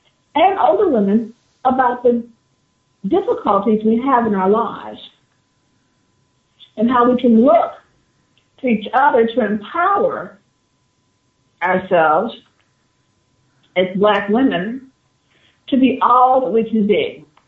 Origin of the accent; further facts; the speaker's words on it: Tuscaloosa, Alabama, United States; I'm from Northport/Tuscaloosa, Alabama. I was born there in the 50s, and went to school in the 60s.